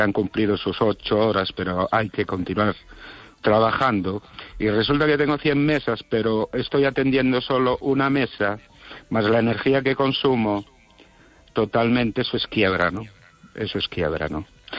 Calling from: Ourense, Galicia, Spain; de Orense.

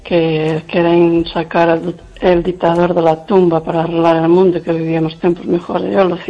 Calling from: Lugo, Galicia, Spain

